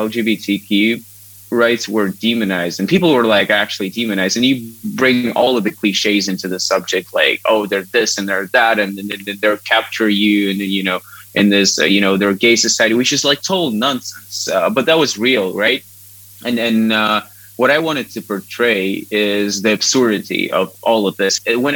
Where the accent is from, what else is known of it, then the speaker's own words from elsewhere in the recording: Latvia; COVID hit, so I was back from LA to my hometown in Latvia, where I'm originally from, and I was actually dining with my parents